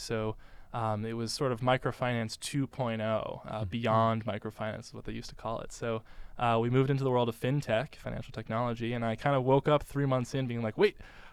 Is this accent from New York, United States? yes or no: yes; Pleasantville, New York, United States; Yeah, so I was born in New York City